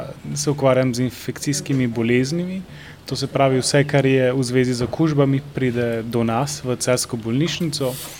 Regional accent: Argentina; now in Slovenia; eden večjih šokov, ko sem prišel iz Argentine, kjer smo živeli neko Slovenijo

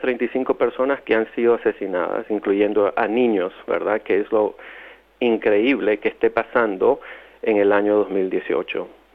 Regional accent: Nicaragua; moved away; Yo salí de Nicaragua en 1983 rumbo a Guatemala por el régimen y la represión que el gobierno de Ortega trajo a Nicaragua.

